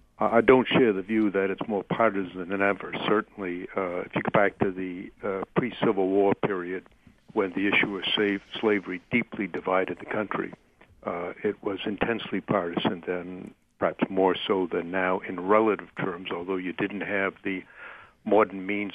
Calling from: New York, United States; From New York.

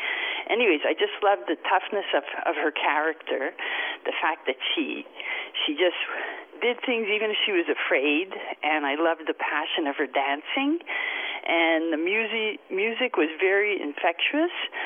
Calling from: Montreal, Quebec, Canada; I'm calling from Montreal, Canada.

